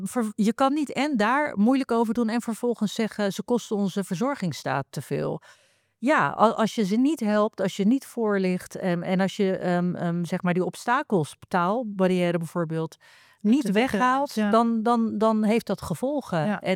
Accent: Rozenburg, South Holland, Netherlands; Ja, en er waren baby's in Rozenburg, waar ik ben opgegroeid, waarover werd gezegd, Rotterdam ook, onderdeel van Rotterdam.

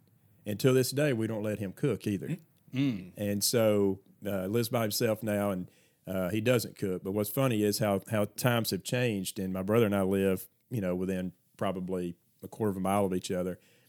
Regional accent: Scottsboro, Alabama, United States; we grew up in Jackson County, in Scottsboro, and we had our share of little trouble.

